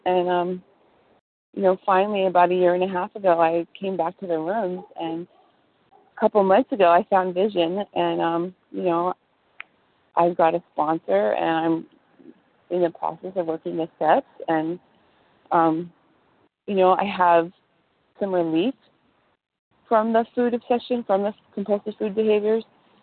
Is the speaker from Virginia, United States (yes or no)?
no; Los Angeles, California, United States; I'm from Los Angeles, California.